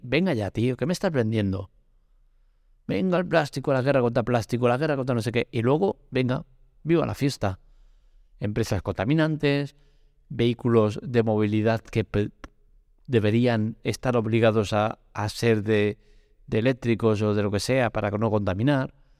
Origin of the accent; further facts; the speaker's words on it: Catalonia, Spain; Que yo como catalán no defiendo el tema este de obligatorio catalán, que no sé qué.